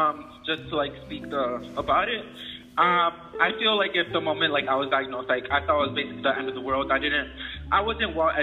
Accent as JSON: {"language": "English", "town": "Boston", "region": "Massachusetts", "country": "United States", "tie": "born or raised there", "said": "So, I'm 19 years old. I grew up in Boston, Massachusetts. I'm of Puerto Rican and Honduran descent."}